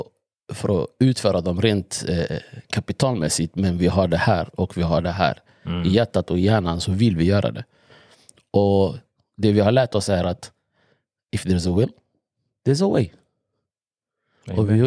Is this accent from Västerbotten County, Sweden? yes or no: no; Växjö, Kronoberg County, Sweden; Hemma i Växjö och vi växte upp ihop.